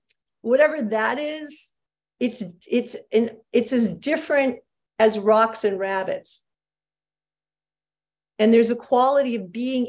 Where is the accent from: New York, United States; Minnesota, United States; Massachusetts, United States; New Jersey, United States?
New York, United States; I'm from New York, so you have to forgive that I can get a little challenging at times.